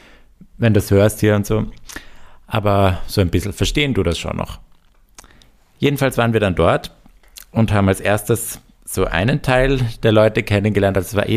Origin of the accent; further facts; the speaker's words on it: Vienna, Austria; ich komme aus Wien